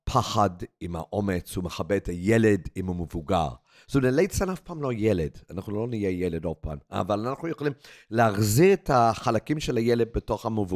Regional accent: England, United Kingdom; now in Israel; אני באתי מאנגליה, עליתי לארץ מאנגליה, עם רקע של תיאטרון קהילתי.

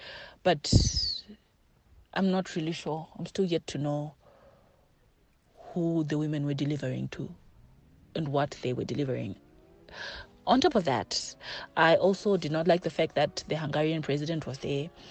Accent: Zimbabwe; from Zimbabwe

